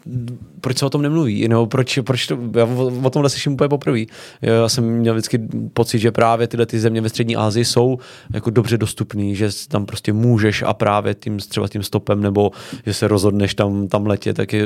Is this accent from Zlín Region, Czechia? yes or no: no; South Bohemian Region, Czechia; já pocházím tam od Jindřichova Hradce